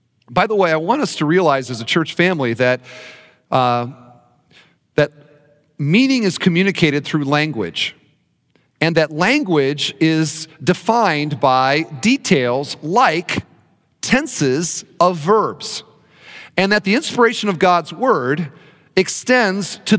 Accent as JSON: {"language": "English", "region": "Indiana", "country": "United States", "said": "\"We're from Indiana too. What part of Indiana?\" \"Well, we're northwest in Indiana.\" \"We're from northwest. What county?\" \"Lake County.\""}